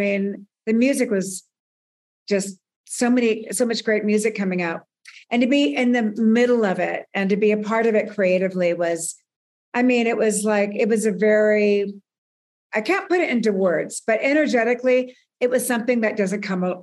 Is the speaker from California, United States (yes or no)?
yes; Burbank, California, United States; I come from Burbank, California, which is a very working class.